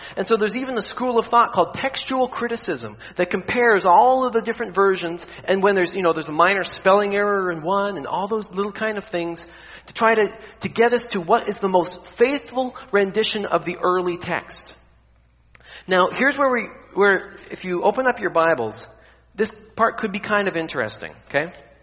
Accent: Canada; I grew up in Canada, and so we would learn French.

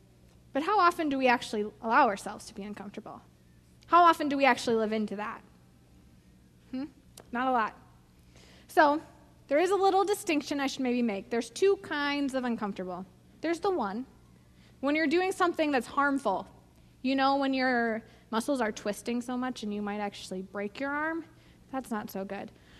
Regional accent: Minnesota, United States; See, I grew up in Minnesota.

